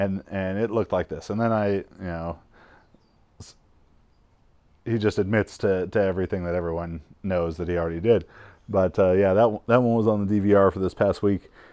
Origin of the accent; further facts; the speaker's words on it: Irvine, California, United States; Maybe because I grew up in Irvine, I went to a high school, about a 50% Asian high school